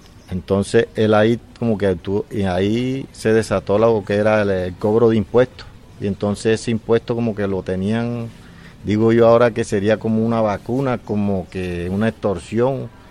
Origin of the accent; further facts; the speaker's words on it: Plato, Magdalena, Colombia; yo soy de Plato, pero la tierrita donde vivía pertenecía a Tenerife, Magdalena. Entonces quiere decir que soy una persona desplazada de Tenerife, Magdalena, pues las tierras pertenecían allá.